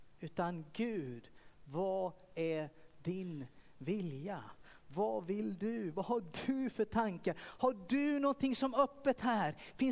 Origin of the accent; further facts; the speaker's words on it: Kalmar, Kalmar County, Sweden; När jag växte upp, det är ju väldigt, väldigt länge sedan. Då var vi ute och sjöng och spelade. Jag var från Kalmar.